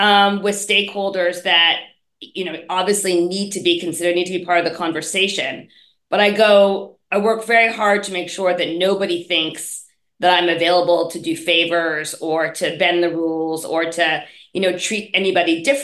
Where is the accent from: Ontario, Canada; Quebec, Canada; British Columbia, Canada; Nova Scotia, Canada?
Quebec, Canada; Montreal; We grew up in Montreal